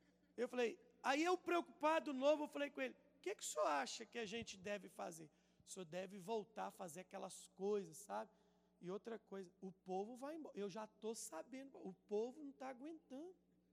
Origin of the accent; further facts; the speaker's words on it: Minas Gerais, Brazil; Eu sou mineiro, gente.